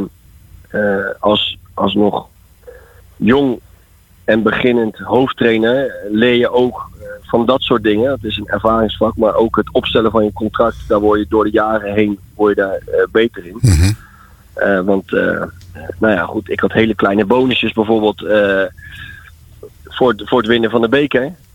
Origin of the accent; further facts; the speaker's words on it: West Netherlands, Netherlands; En dat is misschien moeilijk te geloven omdat ik uit het Westen kom.